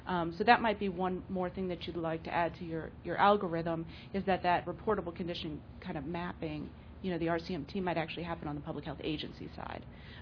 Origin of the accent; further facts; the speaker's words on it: Virginia, United States; from Virginia, and I have a comment and a question.